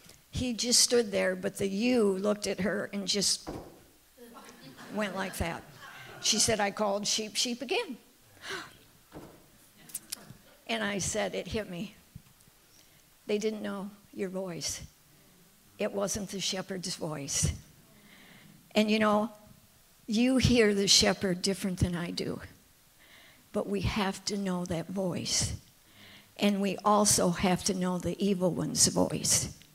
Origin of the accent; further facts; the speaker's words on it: Michigan, United States; moved away; I grew up in Michigan taking care of orphan sheep, and we moved to Tennessee about 45 years ago